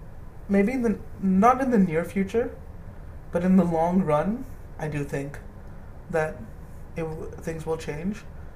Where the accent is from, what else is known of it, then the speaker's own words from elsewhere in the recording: Toronto, Ontario, Canada; But it was growing up in Toronto that helped me